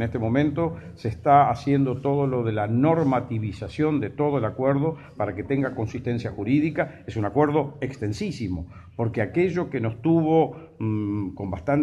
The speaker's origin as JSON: {"language": "Spanish", "region": "Santa Fe", "country": "Argentina", "tie": "born or raised there", "said": "Yo, como santafesino, yo soy nacido en esta ciudad, mi colegio es el que está acá enfrente, mi casa está del otro lado de la plaza."}